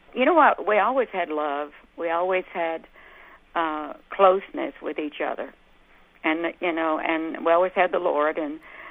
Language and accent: English; Arkansas, United States; We worked hard together on a farm growing up in Arkansas